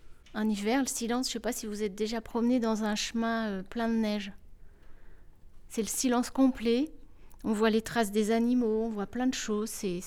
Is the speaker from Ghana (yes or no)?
no; Saint-Hilaire-en-Lignières, Centre-Val de Loire, France; also born or lived in Saint-Amand; Je suis née ici, donc à Saint-Amand, et j'ai grandi dans la campagne de Saint-Hilaire-en-Linière jusqu'à mes 57 ans.